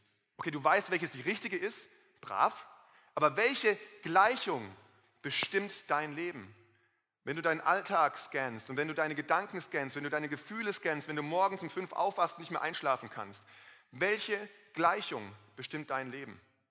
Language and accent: German; Germany; Das können wir als Deutsche ganz gut nachvollziehen. Sicherheit ist uns wichtig.